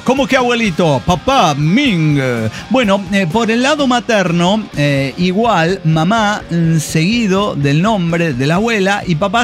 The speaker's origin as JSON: {"language": "Spanish", "region": "Sonora", "country": "Mexico", "tie": "born or raised there", "said": "Y entonces yo crecí, claro, en Sonora"}